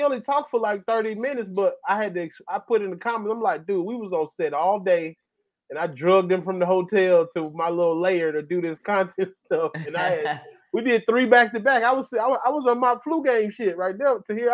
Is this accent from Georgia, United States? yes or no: yes; Georgia, United States; I'm from Georgia. I seen some damn deer.